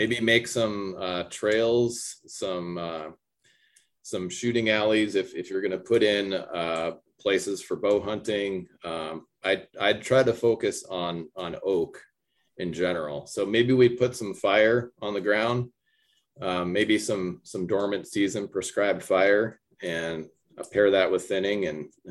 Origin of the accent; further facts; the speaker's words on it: New Hampshire, United States; also born or lived in Maine; I grew up in New Hampshire and Maine and spent plenty of time in Vermont.